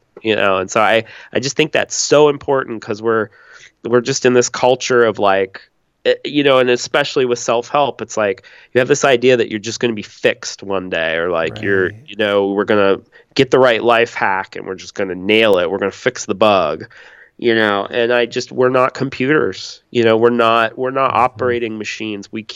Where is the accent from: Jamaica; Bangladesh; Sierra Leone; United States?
United States; I'm, you know, I'm an American male.